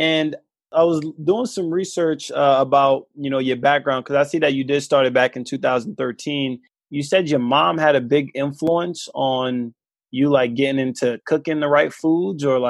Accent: Jamaica; I'm Jamaican too, so I definitely connect on that level.

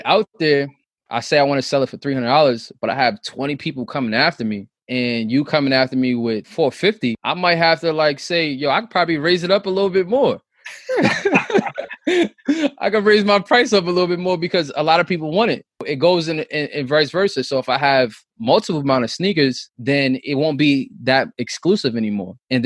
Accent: Rockaway, New York, United States; we grew up in Southside Rockaway

